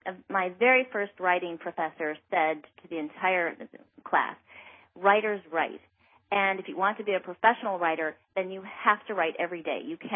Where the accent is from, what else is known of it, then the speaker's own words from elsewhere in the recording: Texas, United States; now in New York, United States; by coming to New York, having, as I said, born and raised in Texas, coming up to New York, and then to get here, and it was almost like starting entirely a new life